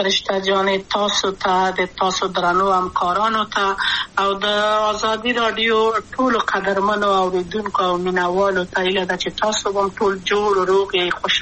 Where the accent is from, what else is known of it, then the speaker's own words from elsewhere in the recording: Kabul, Afghanistan; also born or lived in Maidan Wardak; د پلار مې د وردګو ولایت ته خلیګنسه کې دلې د کابل په تختپل سیمه کې یم، او لویا شویم کابل که یم.